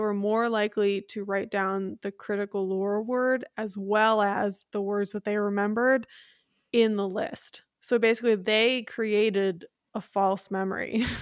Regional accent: Midwest, United States; accent: Midwest; My Midwest accent is fucking it up.

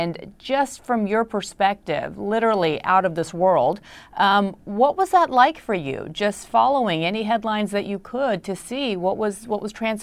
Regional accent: Houston, Texas, United States; Well, listen, growing up in Houston, I always loved the field trips going to the Johnson Space Center.

